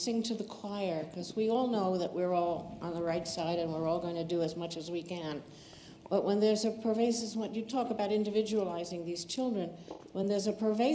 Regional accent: New York, United States; Hi, I'll be seeing you later. I'm from New York.

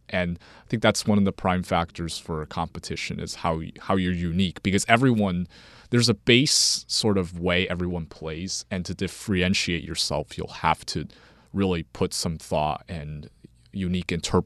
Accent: Shenandoah, United States; I am from Shenandoah. I'm a senior at Shenandoah High School.

